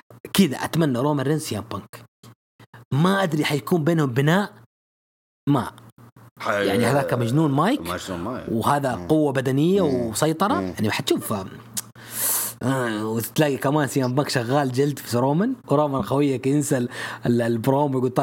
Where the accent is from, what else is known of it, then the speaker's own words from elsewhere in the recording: Saudi Arabia; توقع وتمنى انه يكون في صرف حقيبة عندنا في السعودية